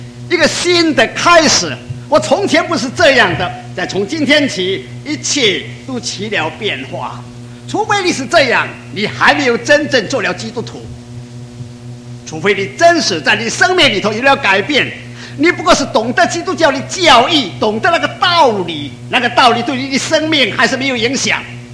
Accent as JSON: {"language": "Chinese", "region": "Fujian", "country": "China", "said": "我到上海的时候啊，我们福建人从来没看见过下雪"}